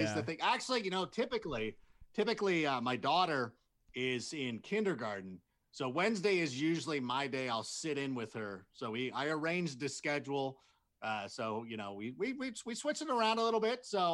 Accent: California, United States; also born or lived in Corona; Well, I grew up in Southern California. Yeah. Like an idiot. I felt that I knew enough Spanish from my Spanish speaking friends. I lived in Corona.

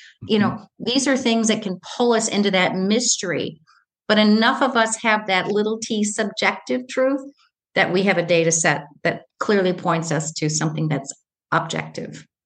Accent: New York, United States; I set it in a fictionalized version of my hometown in northern New York State on the shores of Lake Ontario.

